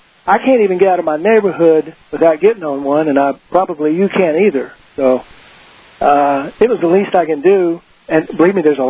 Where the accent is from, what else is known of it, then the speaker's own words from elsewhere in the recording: Dallas, Texas, United States; When I was a kid, I grew up in Dallas, I think, like you did